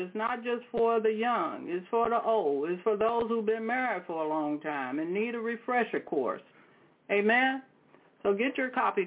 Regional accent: East St. Louis, Illinois, United States; We had a 500 square room house that, I mean, really a shack, and we come from East St. Louis, so that's one of the, I guess, the crime capitals of the world.

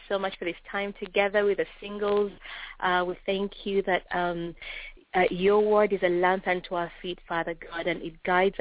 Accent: Uganda; now in Boston, United States; I am originally from Uganda. I came to Boston 20 years ago

